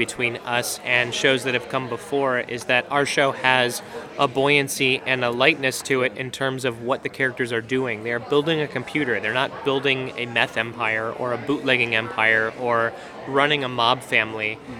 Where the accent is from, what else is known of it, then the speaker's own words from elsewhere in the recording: Dallas, Texas, United States; make a Texas that I knew, make a Dallas that I grew up with, has been nice to bring to the screen for sure.